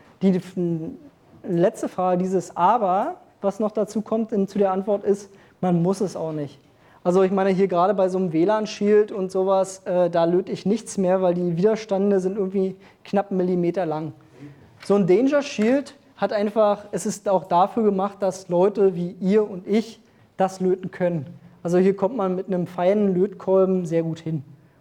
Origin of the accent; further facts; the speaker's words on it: Berlin, Germany; Ist mir eh alles egal, ich bin Berliner.